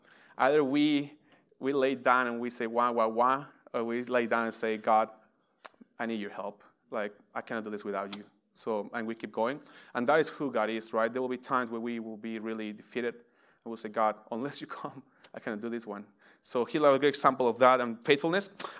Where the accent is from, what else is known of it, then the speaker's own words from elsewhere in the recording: Mexico; now in Cincinnati, United States; I am from Mexico and now in OTR Cincinnati. I've been there for 10 years. So I come from a very charismatic church in Mexico.